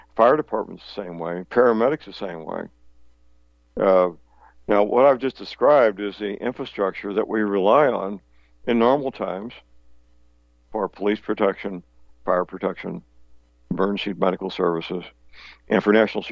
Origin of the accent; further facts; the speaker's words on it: Steelville, Missouri, United States; here in my hometown in Steelville, there's two funeral homes